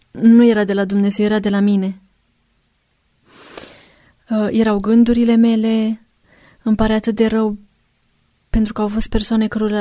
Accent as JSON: {"language": "Romanian", "town": "Pitești", "region": "Argeș", "country": "Romania", "said": "Mergeam și în Pitești, de unde sunt eu."}